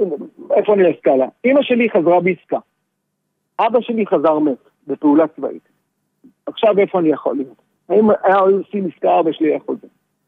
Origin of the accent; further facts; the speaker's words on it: Nir Oz, Southern District, Israel; moved away as an adult; אני גרתי עד 2005 בניר עוז, וגידלתי שם שתי ילדות, וברבות הימים פשוט החלטנו שאנחנו מחפשים עתיד אחר. אבל אני בן קיבוץ, גידלתי והתחנכתי שם.